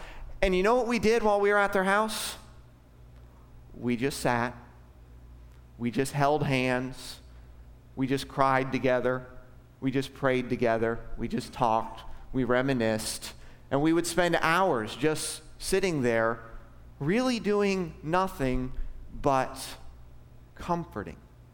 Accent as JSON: {"language": "English", "region": "Alaska", "country": "United States", "tie": "born or raised there", "lives_now": "Florida, United States", "said": "I did not grow up here in Florida. I didn't grow up in this area. I grew up in Alaska where things were different. It was just a different culture."}